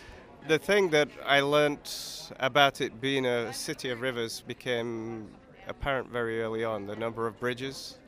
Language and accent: English; England, United Kingdom; now in United States; I'm English, so I really don't have much of a history with the river.